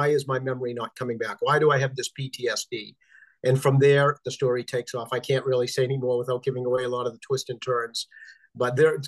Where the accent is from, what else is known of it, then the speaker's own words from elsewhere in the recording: Boston, Massachusetts, United States; And I grew up in Boston.